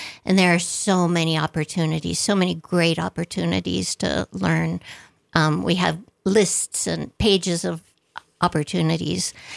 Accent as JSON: {"language": "English", "town": "Columbus", "region": "Ohio", "country": "United States", "tie": "born or raised there", "also_born_or_lived": "Phoenix, Arizona", "said": "I can relate to that poem because I was born and raised in Columbus, Ohio, and then lived in Phoenix, Arizona."}